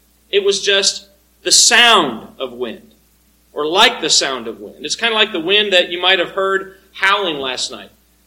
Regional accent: Colorado, United States; When we grew up in Colorado, we were kind of in the right track of Stapleton International Airport.

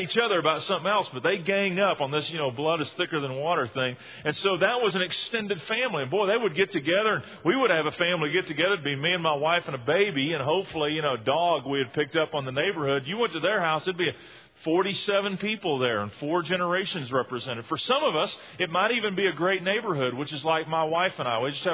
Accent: Texas, United States; now in Mississippi, United States; We're from Texas, and boy, you turn 18 and you're gone. You go to the furthest parts of the world. I went to Mississippi

